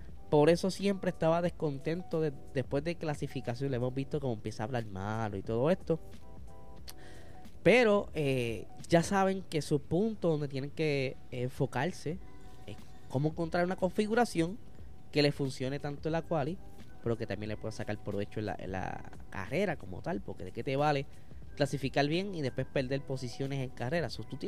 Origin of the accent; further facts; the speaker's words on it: Puerto Rico; gente como nosotros, boricuas